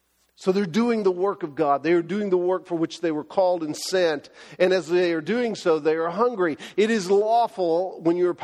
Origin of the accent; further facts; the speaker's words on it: Texas, United States; I grew up in Texas. I know how to do that.